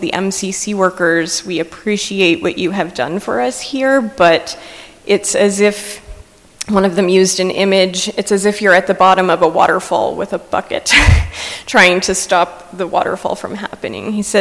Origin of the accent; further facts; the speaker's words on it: Ohio, United States; I'm from Holmes County, Ohio, originally. I grew up in probably one of the least political families that I know, in a church that never talked politics